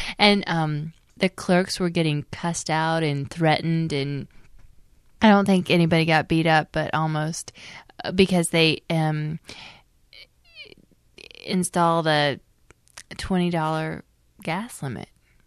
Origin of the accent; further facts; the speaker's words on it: Asheville, North Carolina, United States; And I'm from Asheville. My family's from Asheville, and they do oil in Asheville.